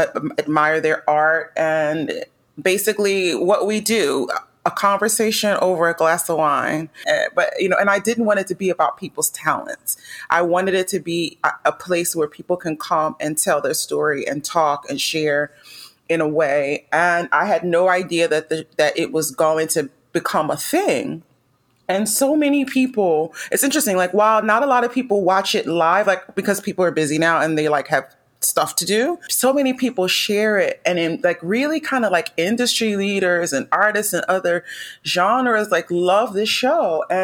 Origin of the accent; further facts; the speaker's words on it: Philadelphia, Pennsylvania, United States; You know, I grew up in North Philadelphia. And so there was always music playing all through the neighborhood.